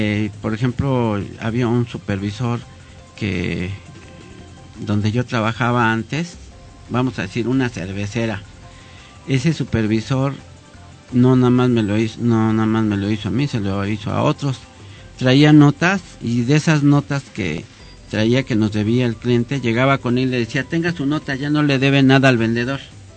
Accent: Mexico City, Mexico; Prácticamente yo soy de aquí, del DF.

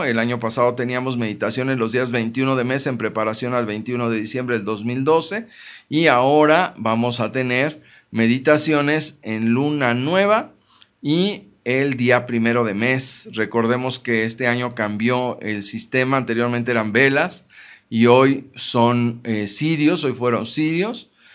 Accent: Mexico; estamos desafortunadamente como mexicanos acostumbrados a realizar nuestras oraciones

